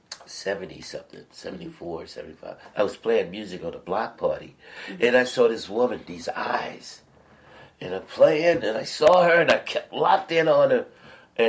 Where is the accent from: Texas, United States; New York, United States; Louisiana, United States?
Louisiana, United States; So a guy said, are you from here? I said, no, I was from Louisiana.